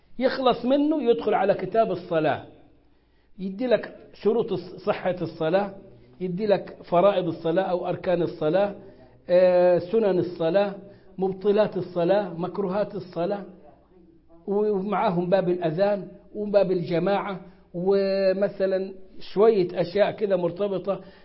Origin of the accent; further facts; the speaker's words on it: Egypt; وحطت في بطنك بطيخة صيفي زي ما بيقولوا عندنا في مصر.